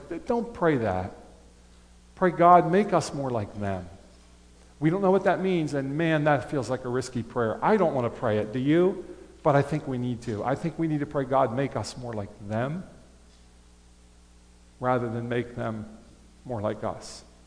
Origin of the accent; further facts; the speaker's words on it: United States; born there; I was born in America. I've lived in America.